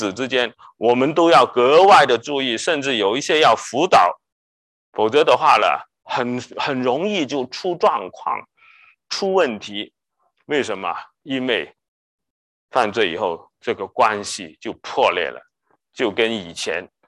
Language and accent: Chinese; China; 所以我们中国人有句话叫做利不到不为财啊